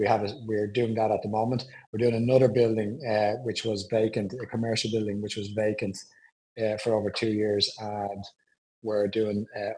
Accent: Dublin, Leinster, Ireland; I'm from Dublin, the city close to the city centre of Dublin. 52 years of age.

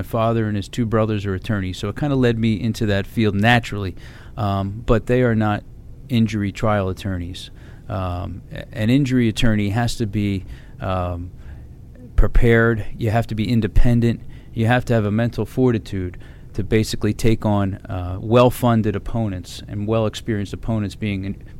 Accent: Philadelphia, Pennsylvania, United States; Originally from Northeast Philadelphia, the area of Parkwood.

